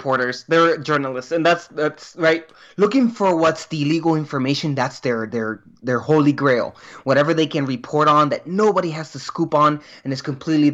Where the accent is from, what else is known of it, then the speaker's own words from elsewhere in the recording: Puerto Rico; first language Spanish; English is a second language; When I was growing up in Puerto Rico, and we were speaking obviously Spanish